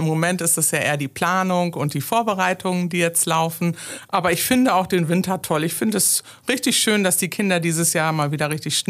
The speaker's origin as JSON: {"language": "German", "town": "Schapen", "region": "Lower Saxony", "country": "Germany", "tie": "born there", "said": "ich bin geboren in Scharpen."}